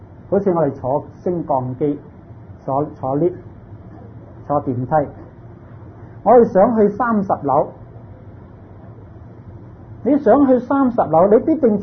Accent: Hong Kong; born there; 我们生在香港，香港四面环海，香港地就好少河流

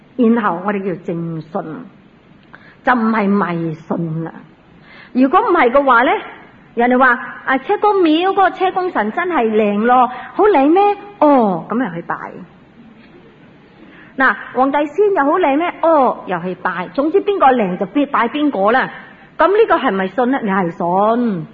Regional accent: China; 但系我哋中国人好得意啊

